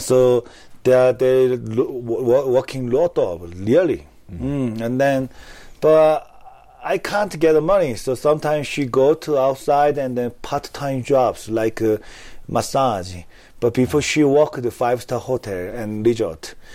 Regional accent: South Korea; English is a second language; So I entered this house, and then hi, owner, I'm from Korea.

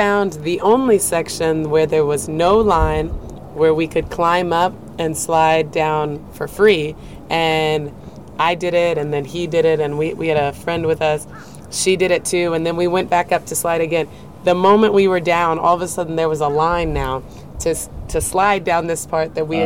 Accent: Houston, Texas, United States; I'm from Texas, from Houston. Houston, Texas, yeah. So much further south than you guys.

